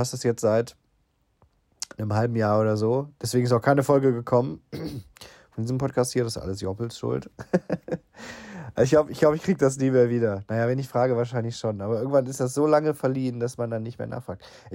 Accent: Krefeld, North Rhine-Westphalia, Germany; ich komme ja aus Krefeld.

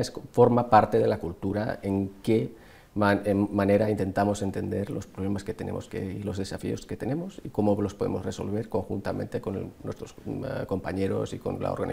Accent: Finland; Yo vengo de Finlandia y la mayor parte de las empresas con quien trabajamos son multinacionales, pero basadas en Finlandia.

